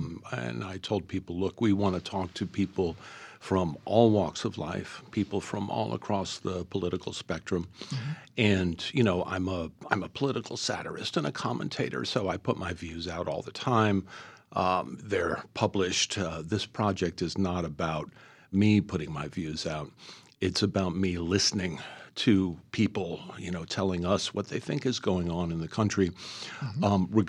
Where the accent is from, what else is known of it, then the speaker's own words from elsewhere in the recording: United States; moved away; again, I'm an American, but I've been gone for 20 years. So I've been telling people, look, I don't really understand the country anymore.